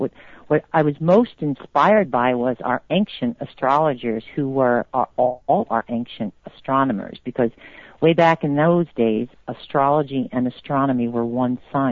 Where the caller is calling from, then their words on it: Washington, District of Columbia, United States; I'm calling from Washington, D.C.